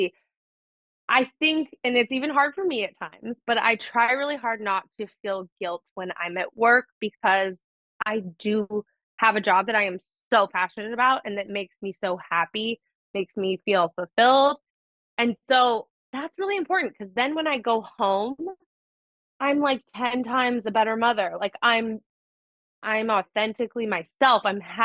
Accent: Oregon, United States; because I'm not from Savannah, I'm not from the South, like I'm from Oregon

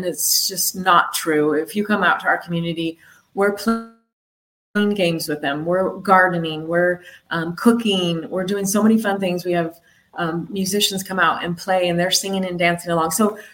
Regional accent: California, United States; we grew up actually on the West Coast in Southern California. So we're all beach people, but I'm like, I can't afford to live in California anymore.

